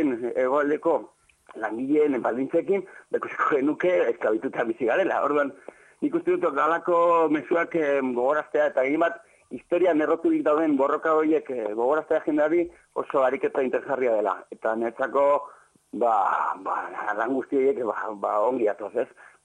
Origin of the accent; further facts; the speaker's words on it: Bilbao, Basque Country, Spain; nik bilbotarra naiz